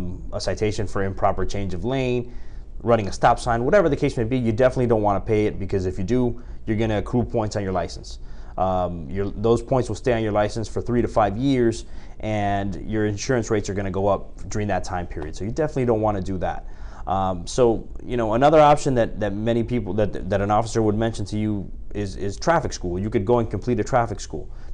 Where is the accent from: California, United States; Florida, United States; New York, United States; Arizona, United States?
Florida, United States; Hialeah; As far as my background, I grew up in Dade County, Hialeah, Miami Lakes area. Went to school locally, went to Florida International University for my first 4 years of college.